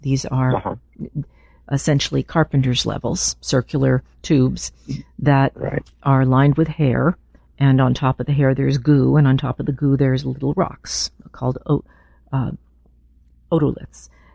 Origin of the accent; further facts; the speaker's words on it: Los Angeles, California, United States; And I grew up in Los Angeles and learned to walk around when it was 102.